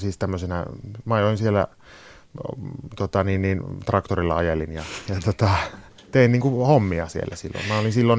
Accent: Sonkajärvi, North Savo, Finland; also born or lived in Helsinki; mä oon siis siellä kasvanut, mä oon syntynyt täällä Helsingissä, mä oon kasvanut siellä Sonkajärvellä, tai 11 vuotta siellä meni, mutta kun mulla ei ole siellä mitään sukua

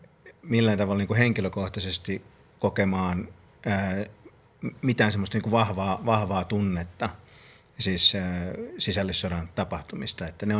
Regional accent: Kouvola, Kymenlaakso, Finland; mä vietin lapsuuteni melko tämmöisessä valkoisessa Kouvolassa

